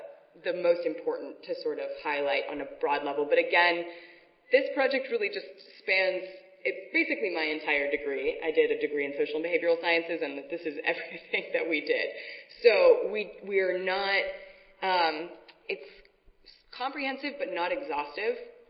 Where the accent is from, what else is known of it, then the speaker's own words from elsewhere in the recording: California, United States; It's cold there. I'm from California.